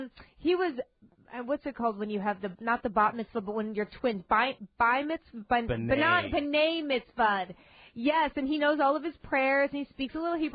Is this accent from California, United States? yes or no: yes; Beverly Hills, California, United States; I knew actually more Farsi growing up, because it's Little Persia in Beverly Hills.